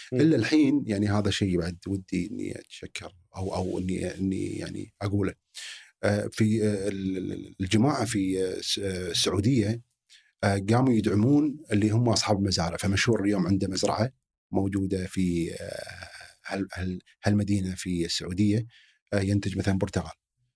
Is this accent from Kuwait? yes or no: yes; Kuwait; حتى عندنا بالكويت كل قاعد يسولف كذي